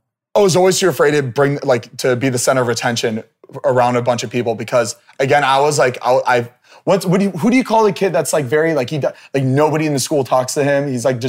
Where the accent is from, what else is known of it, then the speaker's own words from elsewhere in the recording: Plantation, Florida, United States; We grew up in Plantation, Florida.